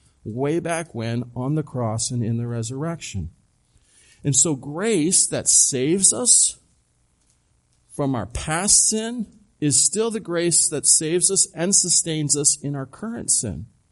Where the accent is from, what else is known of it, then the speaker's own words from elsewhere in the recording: Phoenix, Arizona, United States; born there; I was born in Phoenix, Arizona. Why? Because the Lord wanted me to be. I was born in a Christian home.